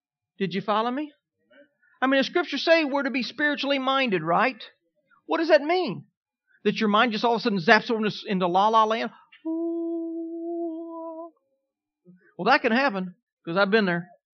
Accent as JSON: {"language": "English", "region": "Kansas", "country": "United States", "tie": "born or raised there", "said": "When I was growing up as a kid, I grew up in Kansas. And in Kansas, they always taught about the pioneers."}